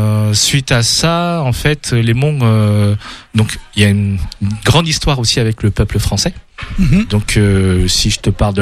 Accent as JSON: {"language": "French", "country": "France", "tie": "born or raised there", "said": "je suis très rattaché à mes origines, à ma culture. Mais c'est vrai que comme j'ai grandi en France"}